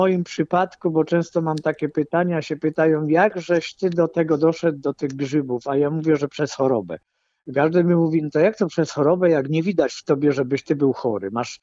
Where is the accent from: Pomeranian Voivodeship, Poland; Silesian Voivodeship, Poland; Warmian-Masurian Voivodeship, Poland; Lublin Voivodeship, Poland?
Silesian Voivodeship, Poland; Ja jestem z okolic Żywca, między Żywcem a Bielskiem. Mieszkam w miejscowości Międzybrodzie Bialskie, gdzie gmina nazywa się tak jak bardzo zbombardowane miasto na Ukrainie Czernichów.